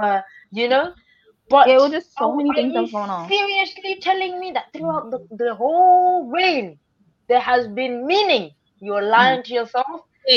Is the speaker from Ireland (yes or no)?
no; England, United Kingdom; And then someone said they liked my accent. I don't know who it was. Thank you. I'm English, agreed.